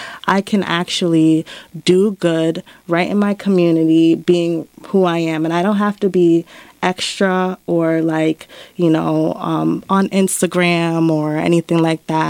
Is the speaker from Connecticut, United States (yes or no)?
yes; Bridgeport, Connecticut, United States; Growing up in Bridgeport is definitely a different experience from Boston.